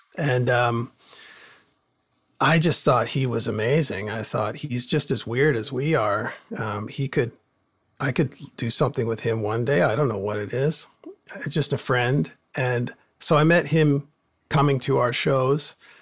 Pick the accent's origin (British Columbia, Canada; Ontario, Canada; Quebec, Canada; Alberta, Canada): British Columbia, Canada; Port Moody; growing up in Port Moody, everybody had a a band, garage band